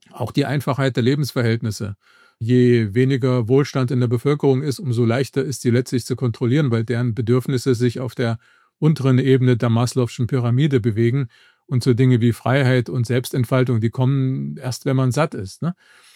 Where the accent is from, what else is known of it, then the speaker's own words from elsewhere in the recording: East Germany, Germany; Also ich bin selber aus der DDR, war 21. zum Zeitpunkt der Wiedervereinigung